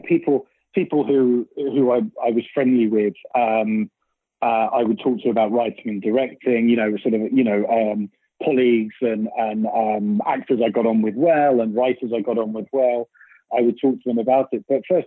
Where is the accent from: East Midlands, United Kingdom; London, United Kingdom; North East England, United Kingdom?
London, United Kingdom; I grew up in London and I sort of fell in love with theatre actually when I was a kid.